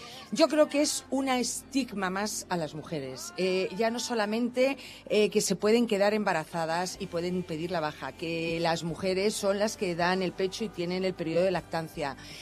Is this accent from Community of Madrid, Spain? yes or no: yes; Madrid, Community of Madrid, Spain; Mi padre es de Cazorla, de Jaén, y mi madre es de Toledo. Así que gata no soy, pero bueno, yo soy madrileña.